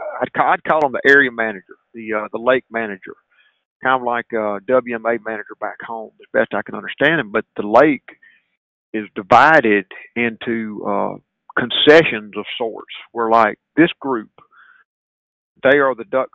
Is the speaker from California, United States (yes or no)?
no; Greenville, Mississippi, United States; my roots are in the Mississippi Delta. I was born and raised in Greenville.